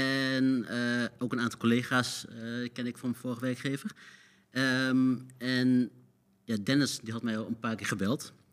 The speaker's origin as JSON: {"language": "Dutch", "town": "Arnhem", "region": "Gelderland", "country": "Netherlands", "said": "Ik kom uit Arnhem, ja."}